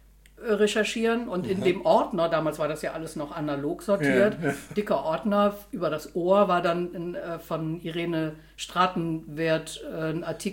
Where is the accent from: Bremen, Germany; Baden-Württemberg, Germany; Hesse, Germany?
Bremen, Germany; moved away as an adult; now in -; Ende der 70er Jahre bin ich nach Göttingen, von Bremen, wo ich herstamme, bin ich nach Göttingen gegangen zum Studieren.